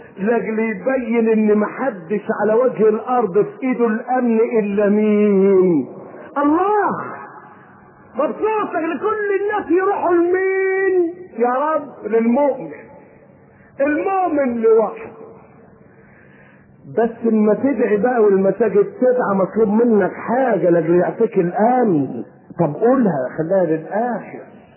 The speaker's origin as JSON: {"language": "Arabic", "country": "Egypt", "said": "اللهم امن بلدنا مصر وامن"}